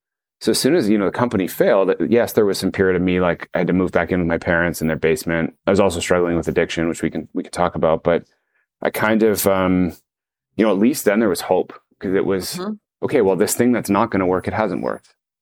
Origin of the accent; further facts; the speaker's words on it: Toronto, Ontario, Canada; friends I grew up with in Toronto